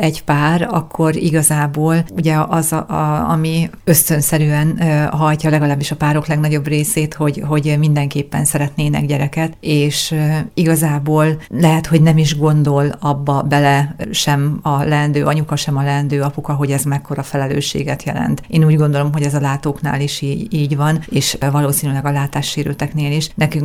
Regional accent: Debrecen, Hajdú-Bihar, Hungary; now in Nyíregyháza, Hungary; Én debreceni vagyok, Debrecenben teljesen egyedül.

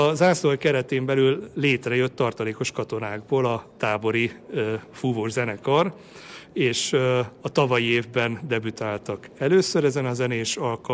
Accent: Miskolc, Borsod-Abaúj-Zemplén, Hungary; én ugye miskolci vagyok eredetileg, tehát a néhai apósom itt volt ebben a gyülekezetben, diakóniai gondnok, a sógornő még a mai napig itt presbiterek férjével együtt, úgyhogy egy kicsit így hazajöttünk.

